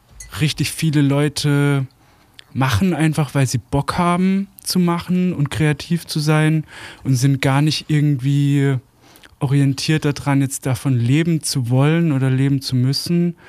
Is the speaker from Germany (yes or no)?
yes; Karlsruhe, Baden-Württemberg, Germany; now in Leipzig, Germany; ich bin jetzt 3 Jahre hier, aber ursprünglich komme ich aus Karlsruhe, Landkreis Karlsruhe. Genau, und da fand ich es nicht so geil und dann habe ich gedacht, ich ziehe mal möglichst weit weg und jetzt hocke ich hier in Leipzig so seit 3 Jahren ungefähr.